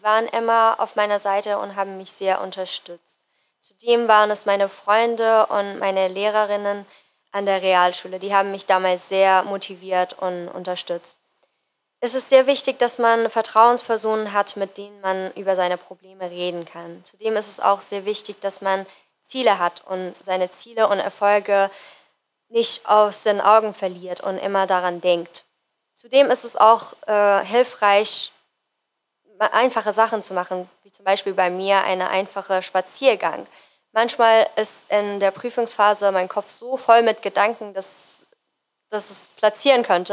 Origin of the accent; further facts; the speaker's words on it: Afghanistan; German is a second language; now in Germany; Ich bin 22 Jahre alt. Ich bin seit Ende 2015, also seit 6,5 Jahren in Deutschland und ich komme ursprünglich aus Afghanistan.